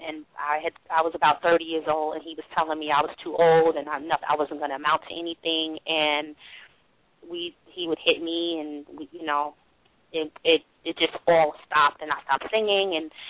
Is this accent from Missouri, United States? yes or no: no; Brooklyn, New York, United States; I grew up in Brooklyn. I grew up in church.